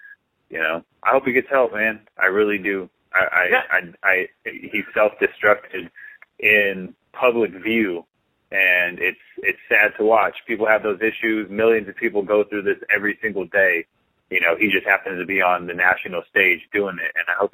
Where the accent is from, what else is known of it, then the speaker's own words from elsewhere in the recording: California, United States; I grew up in the Central Valley.